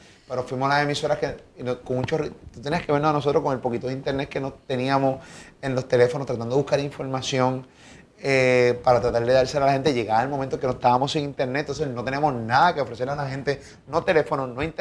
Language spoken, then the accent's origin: Spanish; Puerto Rico; somos hermanos boricuas, vivimos en el mismo país.